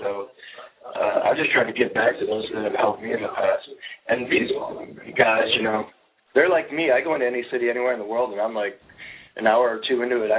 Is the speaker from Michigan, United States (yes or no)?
no; Chattanooga, Tennessee, United States; born there; I was born in Chattanooga, and it's just something about the south that I love.